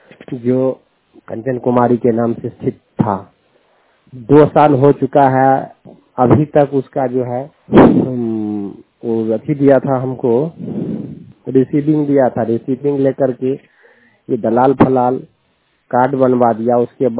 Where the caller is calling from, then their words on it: Madhepura, Bihar, India; मेरा जिला हुआ मधेपुरा, राज हुआ बिहार, मैं यहाँ से बोल रहा हूँ।